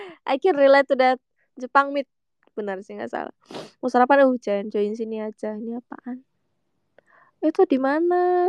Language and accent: Indonesian; Indonesia; born there; gue lahir di Indo tapi ada turunan Rusianya juga.